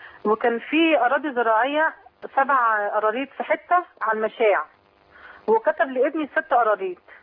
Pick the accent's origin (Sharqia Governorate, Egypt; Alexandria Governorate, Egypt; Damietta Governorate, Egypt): Alexandria Governorate, Egypt; Alexandria; من اسكندرية.